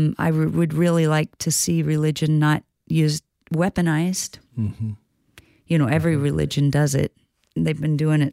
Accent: Midwest, United States; And for a person born and raised in the Midwest, where ethics and authenticity and honesty are, you know, were kind of bred into me

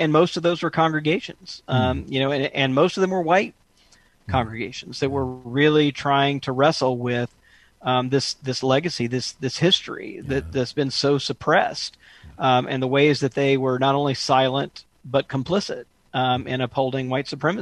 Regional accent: Mississippi, United States; And I take my home state of Mississippi, you know, as a good example here

